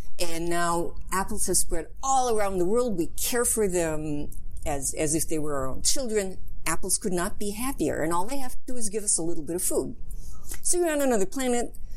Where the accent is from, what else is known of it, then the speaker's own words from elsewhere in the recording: Milwaukee, Wisconsin, United States; Well, I'm originally from Milwaukee